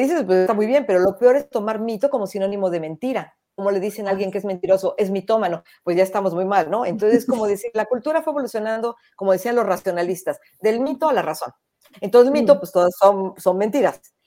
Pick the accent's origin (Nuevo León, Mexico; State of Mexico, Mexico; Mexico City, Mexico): Mexico City, Mexico; born there; now in San Miguel de Allende, Mexico; yo soy tierra adentro, les comentaba antes de entrar a Natalia, antes de entrar a la escena, que yo estoy ahora en San Miguel de Allende, Guanajuato, es corazón del continente de México, ¿no? Yo nací en la Ciudad de México